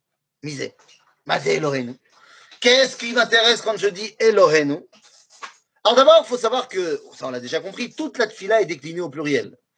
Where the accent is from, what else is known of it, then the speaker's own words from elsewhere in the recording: France; je n'ai pas grandi dans un monde religieux, j'ai grandi en France, je ne me dis pas j'ai grandi en Shtetl.